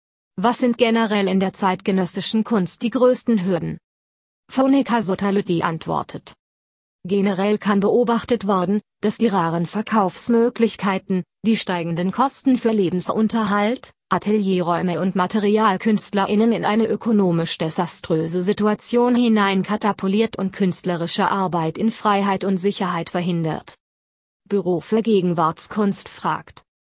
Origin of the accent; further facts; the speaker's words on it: Vorarlberg, Austria; moved away as an adult; Ich bin ja im Bregenzerwald aufgewachsen. Von daher war das menschliche Klima und die Gegebenheiten in der Heimat keine große Überraschung für mich.